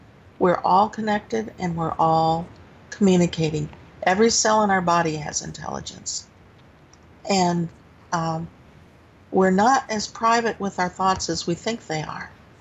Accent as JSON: {"language": "English", "region": "Alabama", "country": "United States", "said": "and by the way, I am from Alabama, to put this in context."}